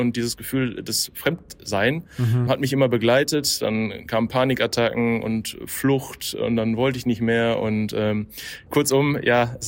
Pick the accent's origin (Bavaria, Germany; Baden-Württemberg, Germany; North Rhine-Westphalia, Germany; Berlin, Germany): North Rhine-Westphalia, Germany; Bochum; weil ich vorhabe, auch mit Mitmenschen aus meiner Heimatstadt Bochum über das Thema Einsamkeit zu sprechen